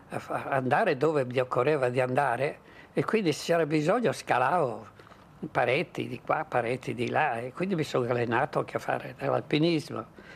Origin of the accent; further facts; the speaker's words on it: Palmanova, Friuli-Venezia Giulia, Italy; born there; io sono nato a Palmanova, però mia madre era di Cividale, quindi io andavo spesso a Cividale, più vicino alle montagne.